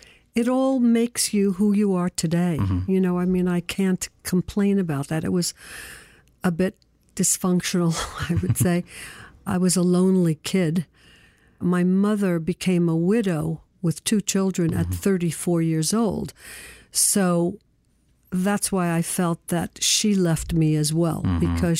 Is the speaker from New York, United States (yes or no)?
yes; Brooklyn, New York, United States; born there; I was born in Brooklyn to my father